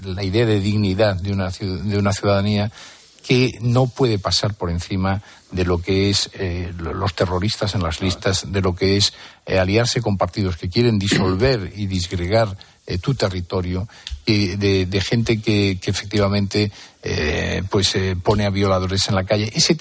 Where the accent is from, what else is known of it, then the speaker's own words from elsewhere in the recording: A Coruña, Galicia, Spain; No, mi pueblo, eso es la ciudad de La Coruña.